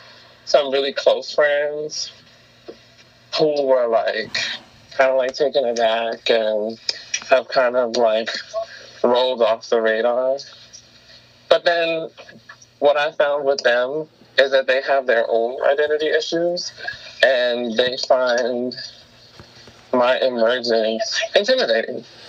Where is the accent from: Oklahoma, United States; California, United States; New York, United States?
New York, United States; New York City; Because growing up in New York City, it's like, trans people are not necessarily, like, foreign here.